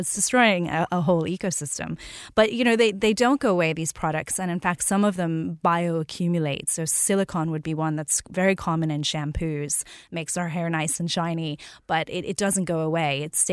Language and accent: English; New Orleans, Louisiana, United States; So I grew up in New Orleans, which is at the end of the Mississippi River.